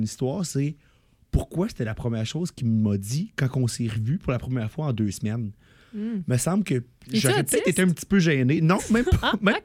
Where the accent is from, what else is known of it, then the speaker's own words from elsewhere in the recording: Drummondville, Quebec, Canada; Je viens de Drummond, puis durant l'été, un année, je m'en vais, je retourne à la maison, parfait.